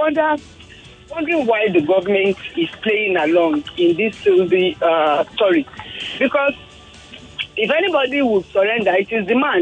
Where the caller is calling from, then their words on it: Ikeja, Lagos, Nigeria; and I'm calling from Ikeja.